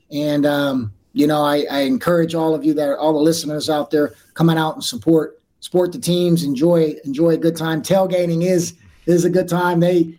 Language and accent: English; Sacramento, California, United States; As I said, I grew up in South Sacramento. We rarely came to campus